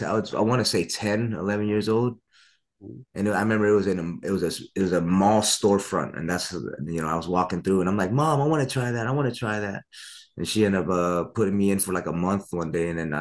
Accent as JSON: {"language": "English", "region": "Nebraska", "country": "United States", "tie": "born or raised there", "said": "I was born and raised in Nebraska."}